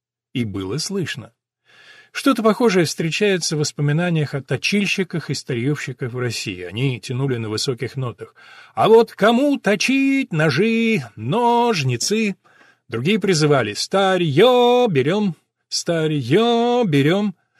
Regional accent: Clermont-Ferrand, Auvergne-Rhône-Alpes, France; born there; Russian is a second language; Я родился в Клермон-Ферран. Это столица региона Авернь в центральном горном массиве

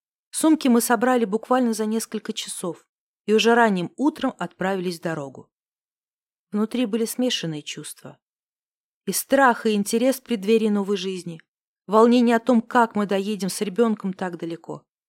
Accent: Donetsk Oblast, Ukraine; Я родом из Донецкой области, и мы часто ездили навестить моих родителей. До родительского дома было всего 4 часа пути.

